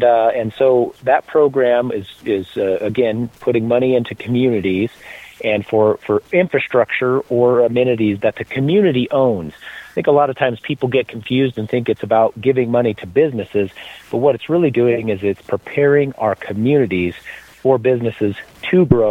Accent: Rawlins, Wyoming, United States; now in Laramie, United States; Rollins, my hometown, got one, so gosh darn it, Laramie, where I currently live now, should get one too.

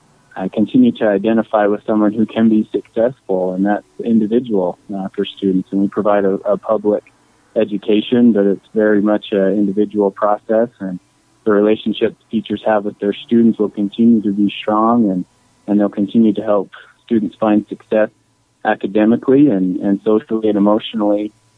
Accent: Coalville, Utah, United States; now in Star Valley, United States; So, I grew up down in Colville, Utah, so come from a small town. I've lived in Star Valley for just a little over 10 years now.

